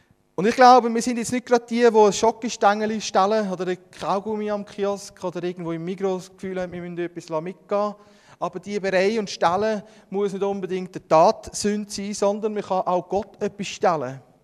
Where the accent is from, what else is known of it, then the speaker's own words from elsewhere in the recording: Switzerland; als Schweizer, wo man selber etwas besitzen oder verwalten darf